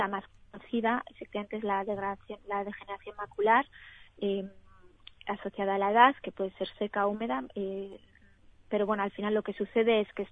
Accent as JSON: {"language": "Spanish", "country": "Spain", "moved": "as an adult", "lives_now": "France", "said": "yo soy española, estudié farmacia en España, como muy bien han dicho, hice allí mi tesis de doctorado y en 2014 me vine a investigar a Francia y desde entonces estoy aquí, en Francia."}